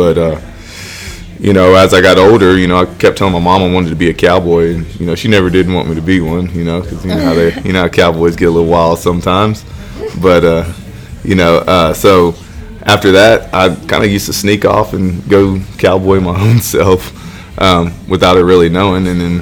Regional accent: Pawhuska, Oklahoma, United States; You know, I was born in Pawhuska, Oklahoma

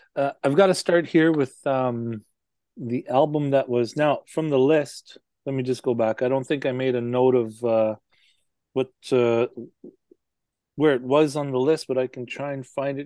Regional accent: Duck Bay, Manitoba, Canada; and so I grew up listening to the local singers where I grew up in Duck Bay, and that was my upbringing.

